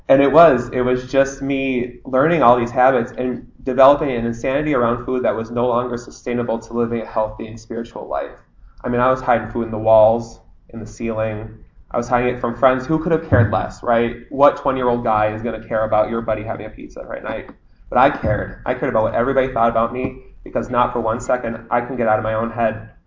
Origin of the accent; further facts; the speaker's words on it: Detroit, Michigan, United States; I'm from Detroit, Michigan.